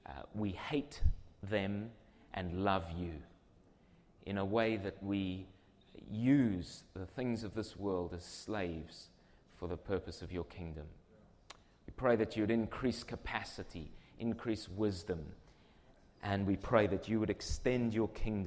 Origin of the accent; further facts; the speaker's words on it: Zimbabwe; I was born in Zimbabwe and raised in Zimbabwe, went to school there. My dad is Portuguese and came to Africa when he was about 11 years old.